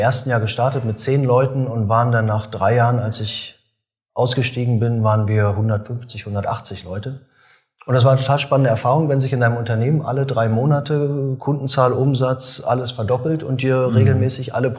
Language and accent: German; East Germany, Germany; Ich komme ja aus dem Osten.